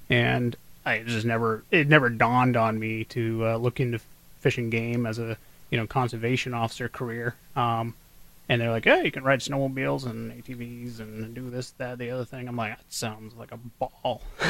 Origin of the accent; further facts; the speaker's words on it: Wilton, New Hampshire, United States; So I grew up hunting and fishing. I grew up in Wilton, New Hampshire.